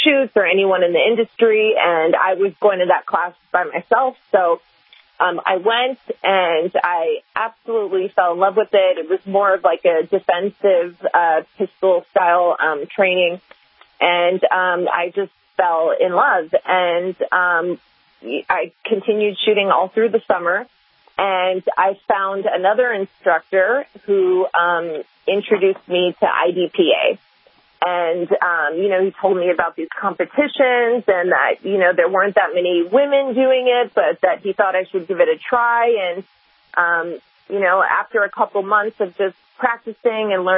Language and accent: English; Los Angeles, California, United States; I'm from Los Angeles, California.